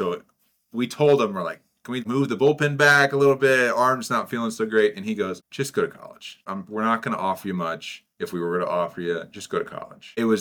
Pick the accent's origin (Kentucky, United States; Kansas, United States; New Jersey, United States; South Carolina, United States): Kansas, United States; Olathe; Yeah, I grew up in Olathe. I went to Olathe East first and then transferred to Gardner halfway through my junior year.